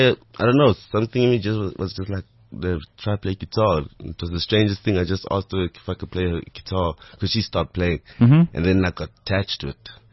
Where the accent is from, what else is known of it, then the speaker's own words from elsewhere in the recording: South Africa; as a black kid growing up in South Africa, coming out of the apartheid era, I was in an Afrikaans school. Like, I grew up Afrikaans all the way. So I was primary school Afrikaans and high school Afrikaans and church Afrikaans, at home Afrikaans.